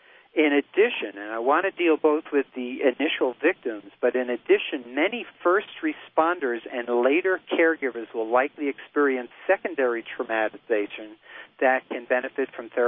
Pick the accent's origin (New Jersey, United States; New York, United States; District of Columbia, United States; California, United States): New York, United States; Queens; I think I grew up in Queens in New York City.